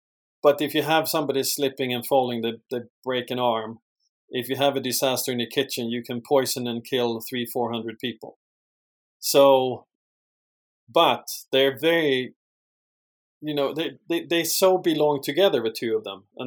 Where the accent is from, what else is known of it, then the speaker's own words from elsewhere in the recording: Sweden; English is a second language; moved away as an adult; now in United States; I obviously born and raised in Sweden, hence the accent.